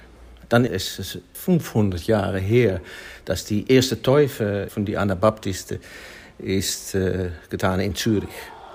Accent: Netherlands; German is a second language; Ich komme von den Niederlanden. Ich lebe dort mit meiner Frau und drei Kindern.

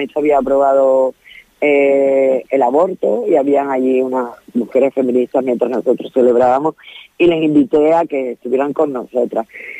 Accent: Canary Islands, Spain; Yo soy canaria

